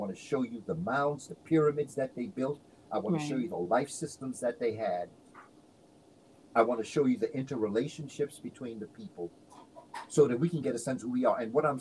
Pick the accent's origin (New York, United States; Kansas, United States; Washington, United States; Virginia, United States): New York, United States; Now, I know all around the country there are different ways that this could be said, but I come from New York.